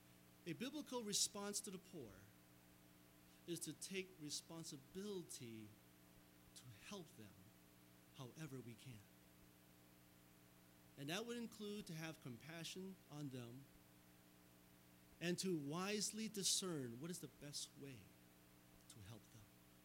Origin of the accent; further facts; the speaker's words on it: United States; born there; Thank God I was born in America and not in Cambodia or some third world country.